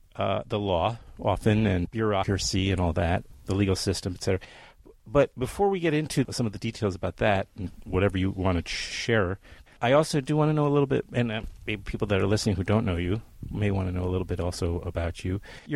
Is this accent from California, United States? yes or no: no; Forest Hills, New York, United States; I grew up in Forest Hills.